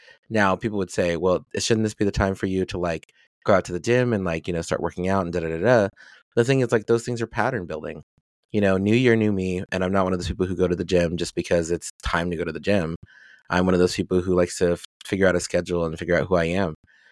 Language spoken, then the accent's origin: English; Colorado, United States; But I'm from Colorado. I have a four-wheel drive car and I have all season tires.